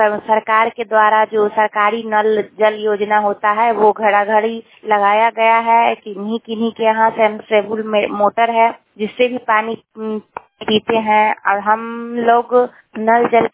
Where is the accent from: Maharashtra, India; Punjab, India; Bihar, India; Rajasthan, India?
Bihar, India; Nagar Nausa; गांव नगर नौसा, जिला नालंदा से।